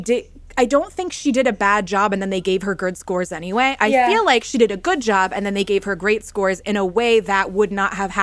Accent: United States; just because of like the way the algo knows I'm American.

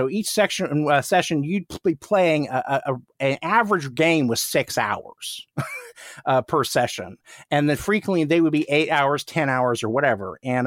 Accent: Oklahoma, United States; because I grew up in outside of Tulsa, Oklahoma, which is, you know, it's a middle-sized city in Oklahoma, but nothing like being in Los Angeles.

